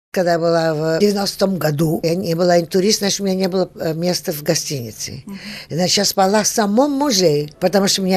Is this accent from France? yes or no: yes; Paris, France; now in Rio de Janeiro, Brazil; Моя кровь русская, я родилась в Париже, значит, я француженка, и я живу в Бразилии, значит, я перемешка водки, кашаса и шампань. Но я говорю по-русски